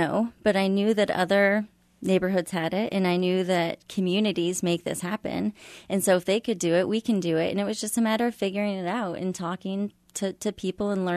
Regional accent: Parkville, Missouri, United States; now in Kansas City, United States; I'm from Parkville originally, and we moved to the neighborhood because of all the park space.

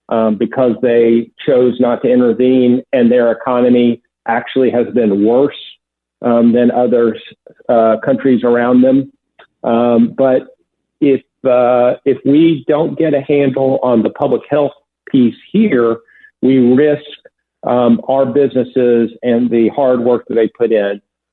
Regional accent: Chattanooga, Tennessee, United States; I was born in Chattanooga, have lived virtually my whole life here. And as a Southerner, we know that we're the birthplace of slavery. We're the place of Jim Crow.

